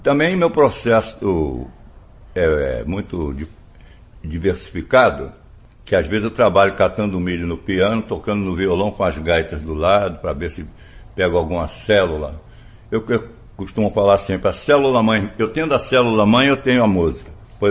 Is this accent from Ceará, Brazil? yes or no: no; Madureira, Rio de Janeiro, Brazil; uma escola de normalistas que tinha lá em Madureira, onde eu fui criado